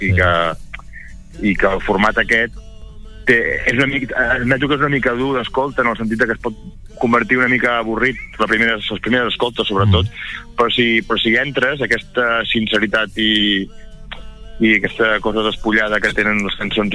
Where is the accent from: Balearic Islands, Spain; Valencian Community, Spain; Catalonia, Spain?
Catalonia, Spain; La Bisbal d'Empordà; i a més era a la Bisbal, al meu poble